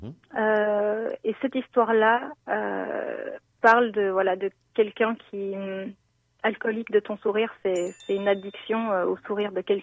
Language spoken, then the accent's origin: French; Belgium; now in France; moi, je suis belge, en fait, à la base. Maintenant, j'habite en France. Mais donc, j'ai un nom belge du côté flamand